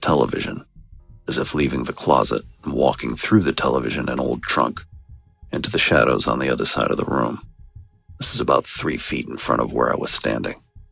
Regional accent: Connecticut, United States; now in Virginia, United States; I live in Virginia, but I grew up in New England. I'm 61 years old

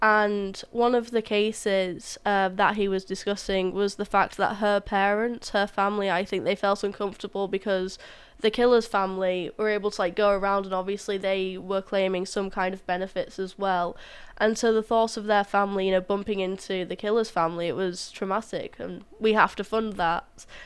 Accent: Bolton, North West England, United Kingdom; This was near me, so I'm from Bolton, and she was killed in Queen's Park, which is weird because... That's where me and my friends used to go and, you know, just hang out and go to the park

